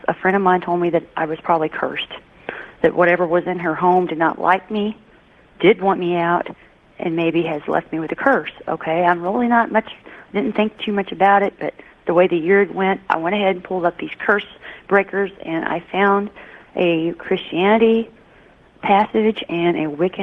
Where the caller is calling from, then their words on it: Columbia, Missouri, United States; I'm calling from Missouri.